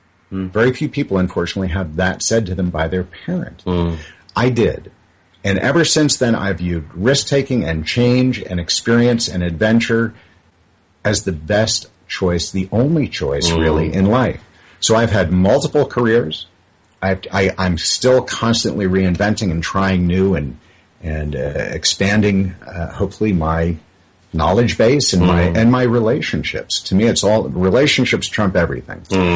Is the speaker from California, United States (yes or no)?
no; New York, United States; Because back on Long Island in the 50s, because I'm a lot older than you, in the 50s, it was about conformity.